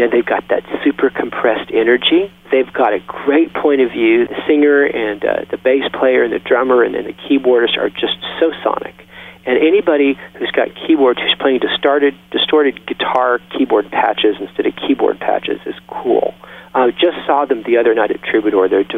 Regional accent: Clovis, New Mexico, United States; also born or lived in Lubbock, United States; where I was born in Lubbock and raised in Clovis and weaned on music like … that kind of stuff

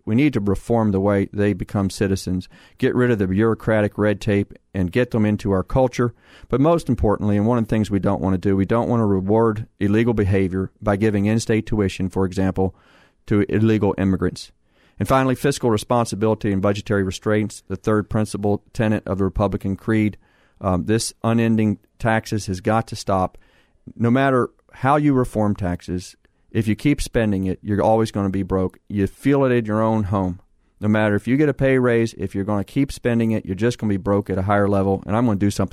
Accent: Waynesboro, Virginia, United States; I know the district intimately, born and raised in Waynesboro. My mom's farm was over in Augusta County.

